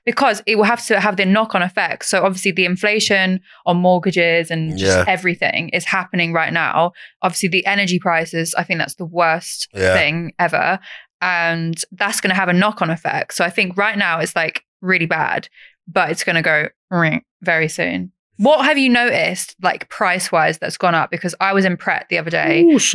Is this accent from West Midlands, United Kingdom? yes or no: no; East of England, United Kingdom; I'm from East Anglia, so like Norwich is my nearest city.